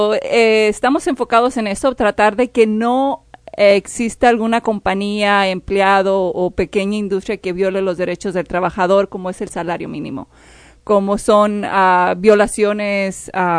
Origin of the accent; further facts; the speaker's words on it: Jalisco, Mexico; Aparte, mis padres son mexicanos, son orgullosamente de Jalisco. Yo también. Soy jalisciense.